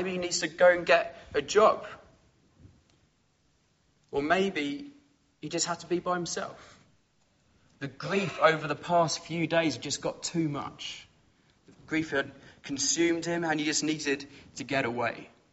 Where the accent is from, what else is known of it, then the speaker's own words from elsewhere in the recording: United Kingdom; I mean, we are British, so we're quite good at waiting in line for things